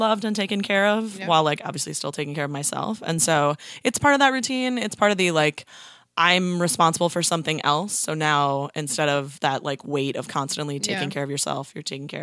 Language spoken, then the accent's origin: English; Minnesota, United States; also born or lived in Boston, United States / Los Angeles, United States; I born and raised in Minnesota, went to Boston, went to BU for college, lived in LA for a year, like working in the film industry, and then ended up coming back here about 8 years ago.